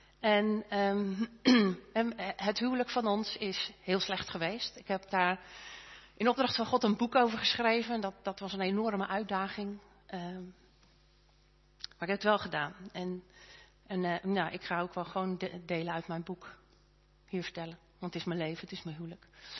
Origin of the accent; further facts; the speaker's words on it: Katwijk, South Holland, Netherlands; born there; Ik ben geboren in Katwijk, gezin met 3 meiden. Ik was de middelste.